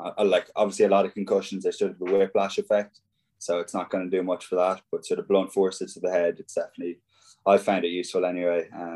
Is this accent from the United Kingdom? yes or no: no; Ballinlough, Ireland; I think probably the whole of my hometown in Ballinlough voted for me